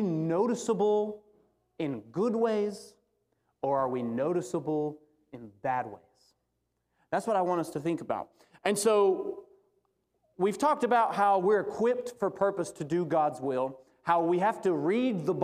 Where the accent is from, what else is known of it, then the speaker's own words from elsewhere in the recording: Alabama, United States; I'm from Alabama, if no one knew.